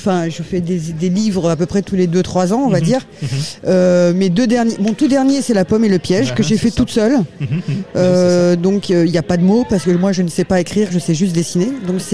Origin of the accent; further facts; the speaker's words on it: Paris, Île-de-France, France; now in Angoulême, France; Moi, je suis parisienne à l'origine. Mmh. Maintenant, ça fait 25 ans que je ne suis plus parisienne.